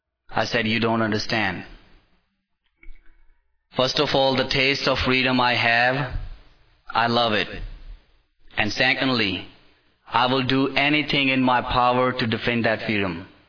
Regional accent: United States; So I said, that's why I'm American.

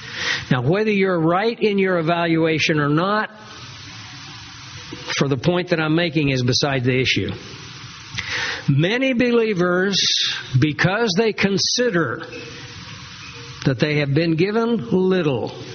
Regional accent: Kansas, United States; I had an opportunity to go back to the area that I grew up in Chase County, Kansas, and to see my Sunday school teacher.

